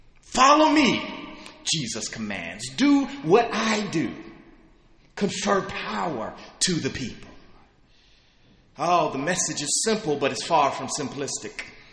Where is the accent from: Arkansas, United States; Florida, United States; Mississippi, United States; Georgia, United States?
Georgia, United States; Atlanta; Growing up in Atlanta, my family would always throw huge fish fries throughout the summer.